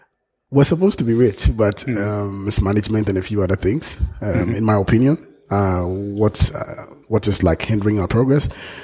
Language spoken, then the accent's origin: English; Ghana; I'm from Ghana, but I'm here attending the Wikidatacon.